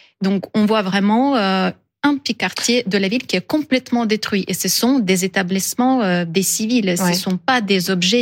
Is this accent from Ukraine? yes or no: yes; Kherson, Kherson Oblast, Ukraine; la ville de Kherson, qui est ma ville natale.